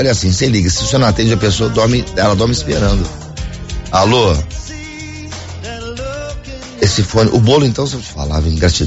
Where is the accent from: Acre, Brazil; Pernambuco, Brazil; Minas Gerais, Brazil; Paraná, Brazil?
Minas Gerais, Brazil; Agora, eu também sou mineiro, também sou desconfiado